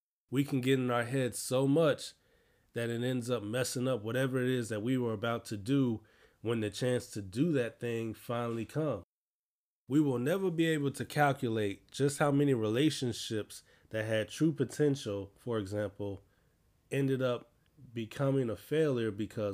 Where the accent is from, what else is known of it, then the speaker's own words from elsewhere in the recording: Chicago, Illinois, United States; I'm from Chicago.